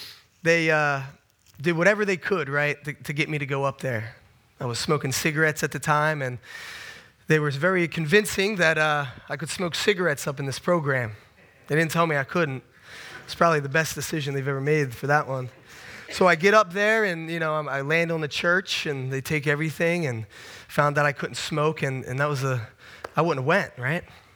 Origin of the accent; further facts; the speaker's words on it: Philadelphia, Pennsylvania, United States; born there; I would like to share with you a little bit of where I came from. So I was born in Philadelphia.